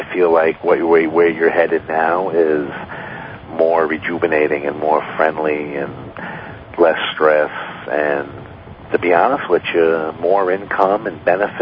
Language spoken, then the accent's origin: English; Albany, New York, United States; I'm from Albany to Manhattan.